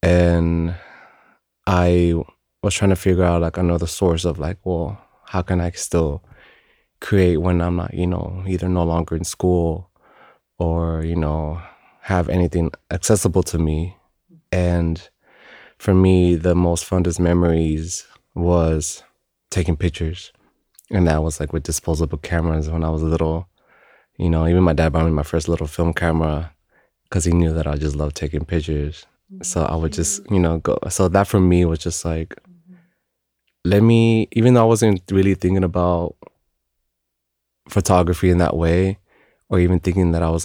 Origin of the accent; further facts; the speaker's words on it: Dallas, Texas, United States; born there; also born or lived in Tamaulipas, Mexico; I was born in Dallas, Texas. But I also like to claim a lot of like Tamaulipas